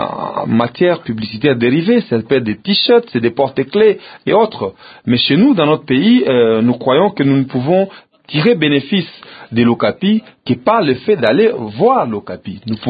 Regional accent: Rumangabo, North Kivu, DR Congo; moi je suis originaire de Rumangabo

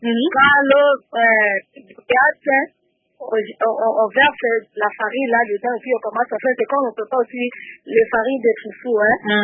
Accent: Équateur, DR Congo; Oui, c'est j'ai grandi à l'Équateur.

